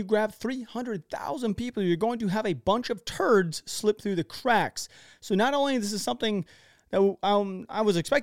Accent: United States; Like me being American, I've been to a couple different war zones and whatnot

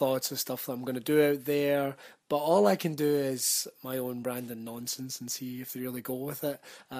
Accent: Scotland, United Kingdom; I'd be surprised if there wasn't, especially being Scottish.

